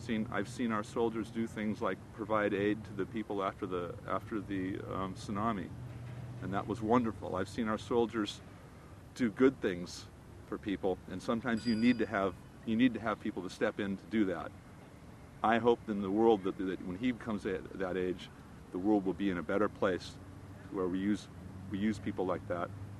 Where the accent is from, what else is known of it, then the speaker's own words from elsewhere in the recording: United States; I feel ashamed for being an American